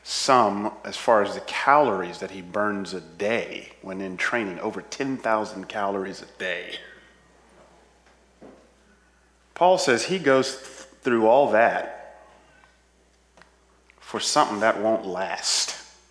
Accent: Atlanta, Georgia, United States; you know, I'm from Atlanta, so I'm a Falcons fan

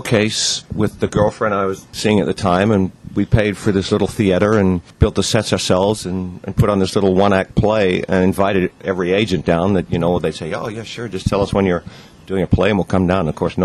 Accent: Sydney, New South Wales, Australia; also born or lived in Melbourne / England; I was born in Sydney, Australia, and I moved to Melbourne. And then when I was about 9 years old, I moved to England, and my accent changed a little bit.

